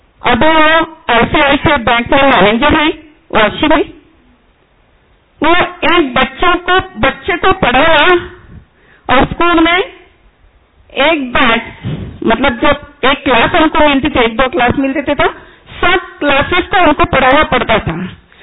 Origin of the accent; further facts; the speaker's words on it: India; first language Marathi; Hindi is a second language; मेरी लैंग्वेज मराठी